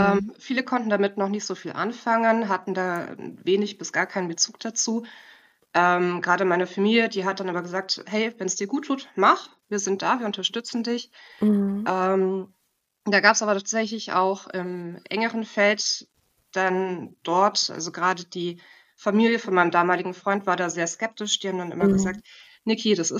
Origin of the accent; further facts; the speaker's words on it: Munich, Bavaria, Germany; also born or lived in Ruhr area; ich komme ursprünglich aus München. Ich habe da eine Zeit lang im Ruhrgebiet gewohnt, bin jetzt 35 Jahre alt